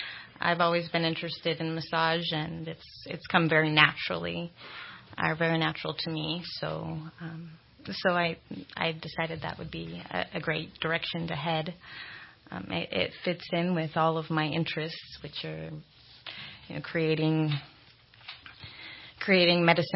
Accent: Eugene, Oregon, United States; now in Redding, United States; I'm from Eugene, Oregon. I grew up in Eugene until the age of 18. Traveled a little bit along the Sierra Nevadas. Took some time. Ended up in Redding about 1999. I've been here ever since.

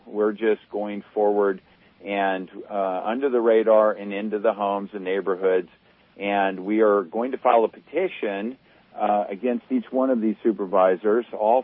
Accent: Rough and Ready, California, United States; And I'm from Rough and Ready, California.

